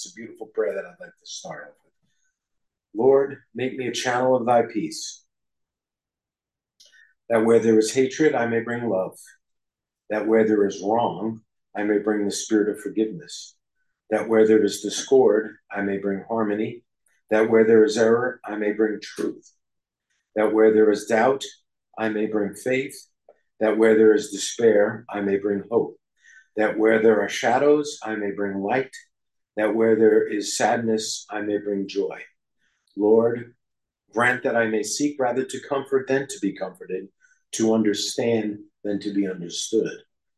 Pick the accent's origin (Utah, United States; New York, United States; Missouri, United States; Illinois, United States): New York, United States; Brooklyn; born there; So, here we go. I was born in Brooklyn, New York.